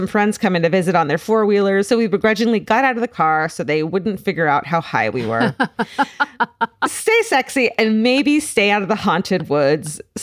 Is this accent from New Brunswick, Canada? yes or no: yes; Renous, New Brunswick, Canada; The legend was even taken seriously enough that a Catholic priest from my hometown of Renous?